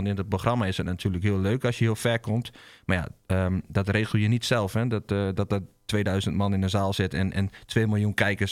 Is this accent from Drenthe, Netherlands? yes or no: yes; Drenthe, Netherlands; born there; accent: Drents; Ik ben geboren in Drenthe. Dat is een provincie in Nederland. En daar spreken we, ja, het Drentse dialect.